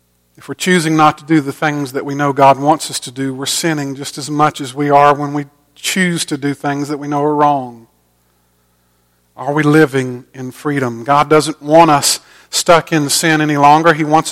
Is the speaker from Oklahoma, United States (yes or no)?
no; Augusta, Georgia, United States; I grew up in Augusta, and we would go a few times a year all the way across the state.